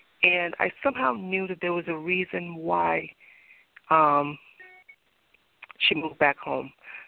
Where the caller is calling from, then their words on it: Massachusetts, United States; I am calling from Massachusetts.